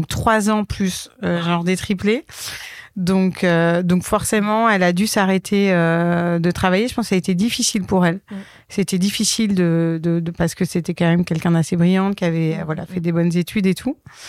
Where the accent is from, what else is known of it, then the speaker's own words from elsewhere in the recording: Neuilly-sur-Seine, Île-de-France, France; also born or lived in Belgium; je suis née en 1979 à Neuilly. J'ai habité ensuite 8 ans en Belgique parce que mon père travaillait dans les institutions européennes. Voilà. Ensuite j'ai passé ma scolarité à Neuilly sur Seine.